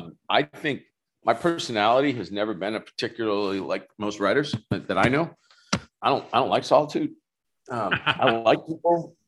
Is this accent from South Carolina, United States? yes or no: no; Dorchester, Massachusetts, United States; I grew up in Dorchester, Massachusetts.